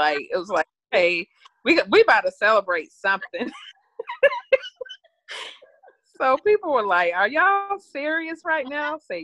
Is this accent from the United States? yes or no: yes; Atlanta, Georgia, United States; I was born and raised in Atlanta. home is where the heart is, although I live in Florida.